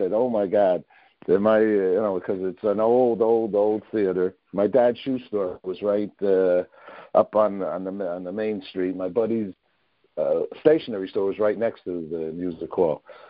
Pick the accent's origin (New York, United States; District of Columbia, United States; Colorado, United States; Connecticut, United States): New York, United States; Tarrytown; I'm from Tarrytown, which is on its way towards Woodstock.